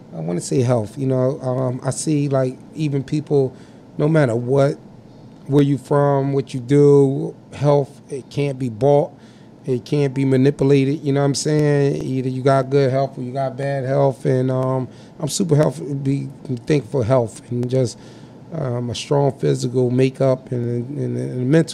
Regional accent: Trenton, New Jersey, United States; It's like growing up, I grew up in North Trenton.

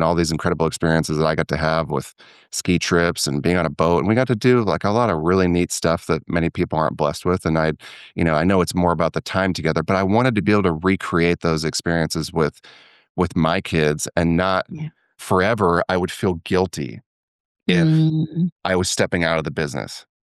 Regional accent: Washington, United States; my hometown. We had this, it was all built along a bay, and up on the mountaintop, there was this one particular restaurant, and you could sit on the deck and you just look over the entire Puget Sound.

